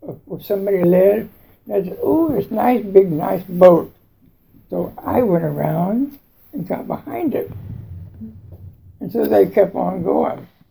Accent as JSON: {"language": "English", "town": "Long Beach", "region": "California", "country": "United States", "said": "Here I am. I came from Long Beach."}